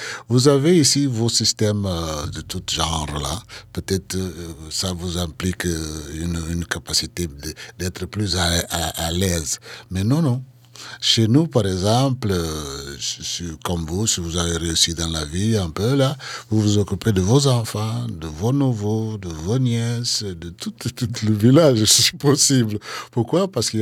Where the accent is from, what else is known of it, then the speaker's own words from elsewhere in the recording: Bolama, Guinea-Bissau; je suis né à Boulama et lui, il est de Boulama. Et je suis grandi en écoutant ses chansons depuis mon enfance.